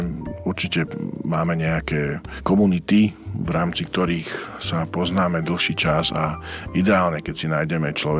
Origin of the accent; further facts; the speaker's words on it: eastern Slovakia, Slovakia; ty tam tak dosť zaťahuješ, však som z východu Moreta. Čo čakáte, že ja teraz budem proste, no, je mi to mnohokrát ťažké mať tú spisovnú slovenčinu takú aj s tým správnym prízvukom